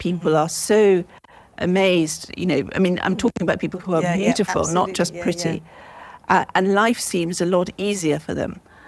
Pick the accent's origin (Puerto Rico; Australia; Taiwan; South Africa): South Africa; born there; So I was born in South Africa, and my mother is South African, and again, from very kind of different backgrounds, Russian Jewish on one side, and Scottish colonialist on the other.